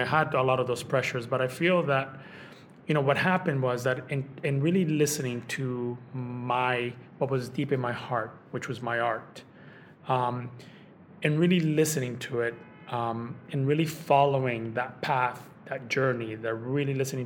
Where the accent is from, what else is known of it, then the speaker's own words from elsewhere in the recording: Colombia; You know, I grew up in Colombia in a very, very poor town, and I'm an immigrant.